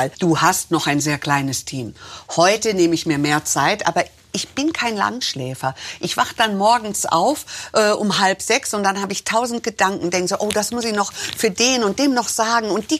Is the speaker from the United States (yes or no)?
yes; United States; now in Germany; Ich bin eigentlich Amerikanerin. Ja. Meine Eltern, die kamen nach Deutschland mit $200 oder waren es $100, ich weiß nicht mehr genau, und einer schwangeren Perserkatze.